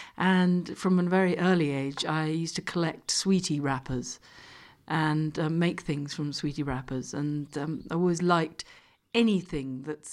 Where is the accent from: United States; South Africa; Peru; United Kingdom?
Peru; the most wonderful things about growing up in Peru was the quality of the light. It's so bright. It's unlike any light that you might have in England